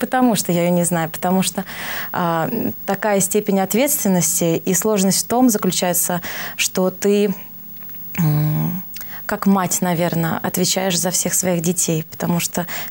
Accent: Ryazan Oblast, Russia; Вообще, я родом из Рязанской области.

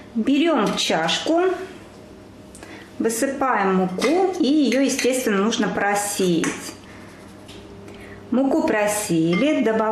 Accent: Nizhny Novgorod, Nizhny Novgorod Oblast, Russia; я кулинарный видеоблогер из Нижнего Новгорода.

